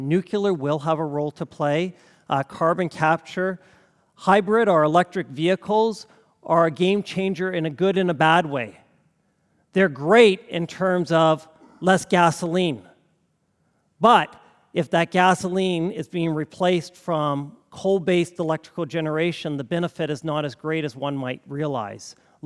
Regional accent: Alberta, Canada; I'm from Alberta, University of Calgary.

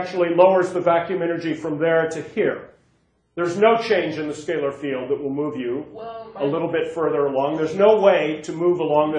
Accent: United States; Oh, first off, look, as an American, I can't tolerate this.

